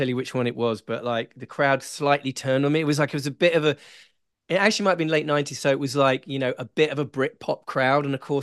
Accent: Nashville, Tennessee, United States; Well, listen, I grew up in Nashville, Tennessee.

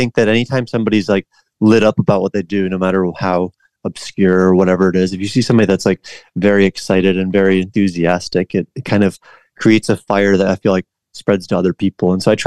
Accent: Florida, United States; and it's something that I used to like a lot, you know, growing up in Florida.

